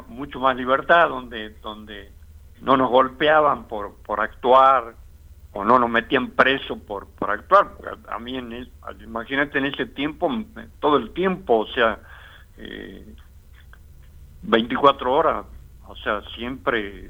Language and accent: Spanish; Salta, Argentina; moved away; yo una de las cosas por las que me fui de Argentina, de Salta, de Latinoamérica, era por la falta de libertad.